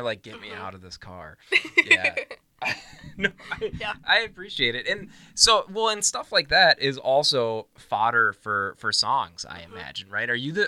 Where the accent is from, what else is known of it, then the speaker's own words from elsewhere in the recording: Coon Rapids, Minnesota, United States; I grew up in Coon Rapids.